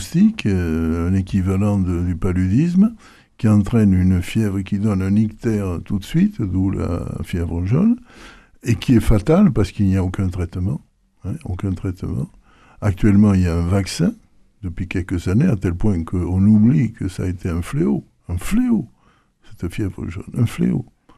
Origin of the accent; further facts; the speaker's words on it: Toulouse, Occitanie, France; Ah ben quand on est Toulousain